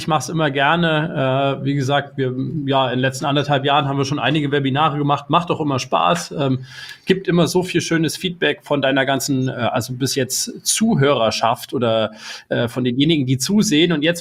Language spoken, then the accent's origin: German; Erfurt, Thuringia, Germany; moved away as an adult; now in Berlin, Germany; Ich bin irgendwann mal in Erfurt geboren, 1987, bin da aufgewachsen, habe da irgendwann mein Abitur gemacht. Das wurde mir dann irgendwann natürlich zu langweilig, also musste ich da weg aus dem ganzen, aus der thüringischen Provinz